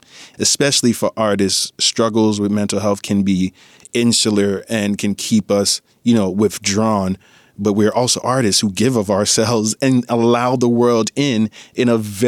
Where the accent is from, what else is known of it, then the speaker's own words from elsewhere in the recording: Ghana; now in New York City, United States; As you mentioned, I grew up in Ghana, moved to the Bronx. Moved to Harlem, New York first, where I was first introduced to hip hop.